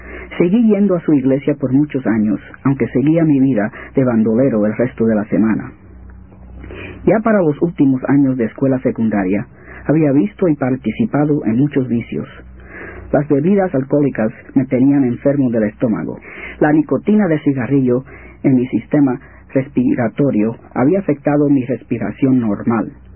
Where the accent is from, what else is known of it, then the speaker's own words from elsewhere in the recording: Puerto Rico; also born or lived in Brooklyn, New York, United States; Nací en Brooklyn, Nueva York, de padres puertorriqueños, durante la Depresión. Unos pocos meses después, mis padres regresaron a Puerto Rico por causa de la situación económica en Nueva York.